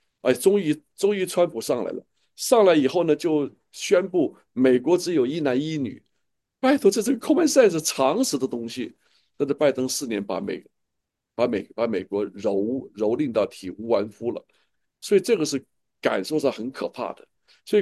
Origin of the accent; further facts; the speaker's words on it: Sichuan, China; 我是四川人，对不对？对头，凉爽是四川的，是吧？我讲的四川话准不准呢、啊？